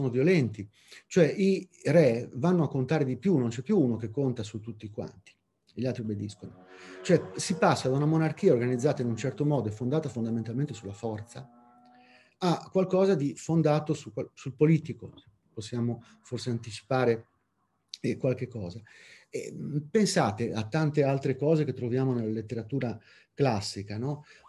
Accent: Liguria, Italy; essendo ligure sono anche un iracondo

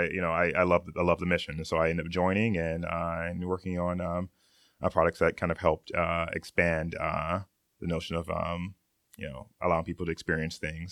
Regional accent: Okinawa, Japan; also born or lived in Italy; there was a time when I was growing up in Japan where I just wanted to be off the island of Okinawa.

